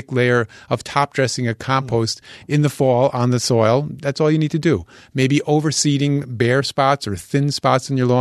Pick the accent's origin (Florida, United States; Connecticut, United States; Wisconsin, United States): Connecticut, United States; So I grew up in Connecticut, and we saw these kind of conditions are what I used to live through all the time in Connecticut as a young man and a boy.